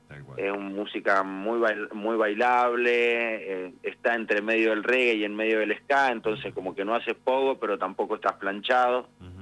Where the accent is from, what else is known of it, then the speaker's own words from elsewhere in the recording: Palmira, Mendoza, Argentina; Yo soy de Palmira, nosotros somos prácticamente vecinos con los Melli.